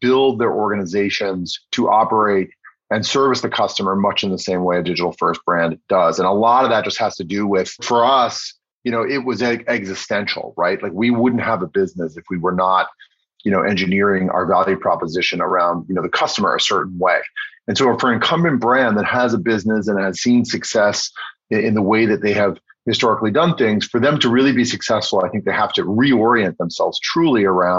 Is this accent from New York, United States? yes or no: yes; New York, United States; I am from Long Island in New York.